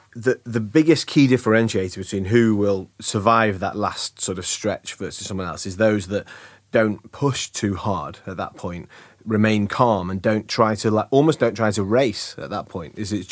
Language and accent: English; Manchester, North West England, United Kingdom; So I'm from Manchester, and I had a really old-school northern coach